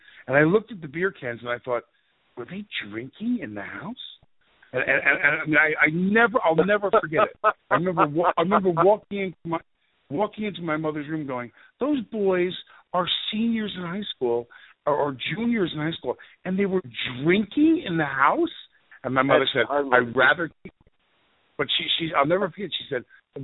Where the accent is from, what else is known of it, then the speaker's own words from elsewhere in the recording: New York, United States; My dad was a high school football coach and a high school teacher in my hometown on Long Island.